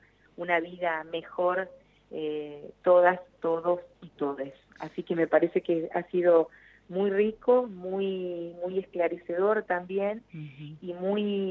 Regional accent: Avellaneda, Buenos Aires Province, Argentina; la radio universitaria de Avellaneda, lugar que quiero muchísimo, uh-huh, porque soy nacida en Avellaneda, uh-huh, y mis primeros años, es decir, mi patria chica está allí

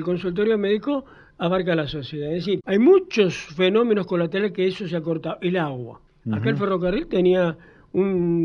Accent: Pie de Palo, San Juan, Argentina; also born or lived in Santa Fe; Yo nací en Santa Fe capital, mi padre era ferroviario, pero yo me di cuenta que vivo en este mundo en un pueblito que se llama Pie de Palo.

